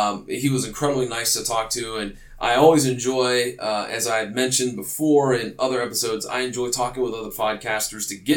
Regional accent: East Coast, United States; it's okay, it's all good, we're from the East Coast, it's noon.

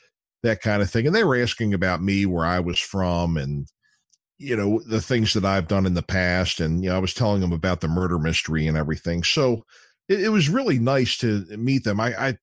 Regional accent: Baltimore, Maryland, United States; Homicide was filmed in my hometown of Baltimore too.

